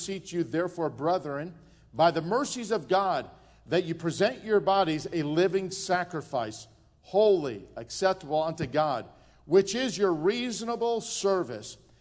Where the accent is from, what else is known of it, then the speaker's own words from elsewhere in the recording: United States; I don't know about you, but I'm thankful that I'm American.